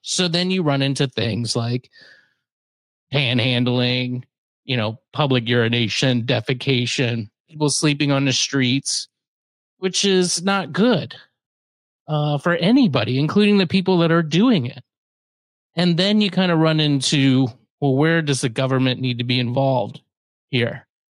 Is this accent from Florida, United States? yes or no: yes; Largo, Florida, United States; now in Pinellas Park, United States; So I've taken the trek back north, closer to my homestead of Largo. So now I'm in the Pinellas Park area of the county.